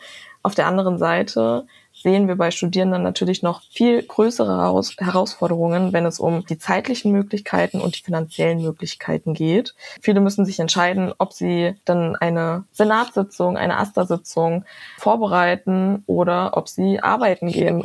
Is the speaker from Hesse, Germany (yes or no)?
no; Frankfurt, Brandenburg, Germany; Jetzt komme ich jetzt aus Frankfurt-Oder, ich studiere an der Viadrina.